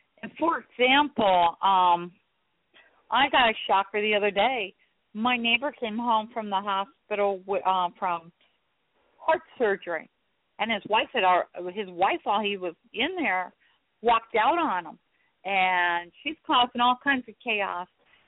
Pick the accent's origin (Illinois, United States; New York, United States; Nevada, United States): Illinois, United States; Oak Park; born there; Yeah, I was born in Oak Park.